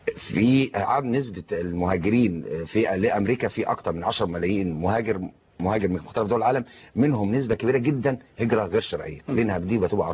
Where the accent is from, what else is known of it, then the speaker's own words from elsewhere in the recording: Egypt; احنا كمصريين مشكلتنا برضو الغيره